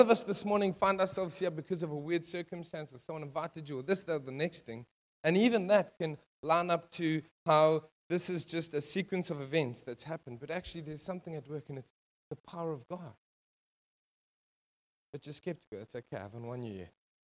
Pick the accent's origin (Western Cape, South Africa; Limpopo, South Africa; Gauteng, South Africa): Gauteng, South Africa; Benoni; it's not because I'm from Benoni.